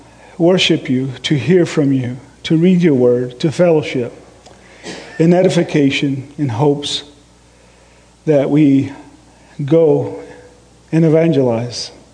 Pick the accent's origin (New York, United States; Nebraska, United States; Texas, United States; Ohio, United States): Texas, United States; now in Austin, United States; And although we grew up in Texas, my parents are from Mexico. My parents now live in the Austin area in Texas, which Sheila and I just, last July, moved here from Dallas.